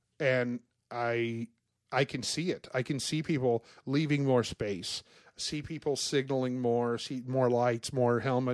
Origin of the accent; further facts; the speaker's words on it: Portland, Oregon, United States; because I grew up in North Portland, and I had my first bike.